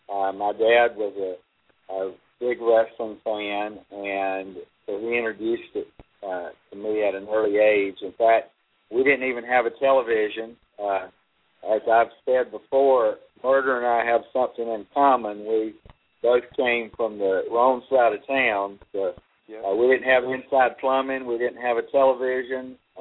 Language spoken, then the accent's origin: English; Acworth, Georgia, United States; I grew up in North Georgia in Acworth.